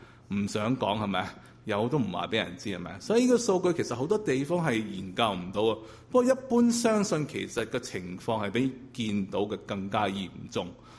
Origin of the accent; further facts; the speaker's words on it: Guangdong, China; 我哋广东人亦嘅活亦都好啲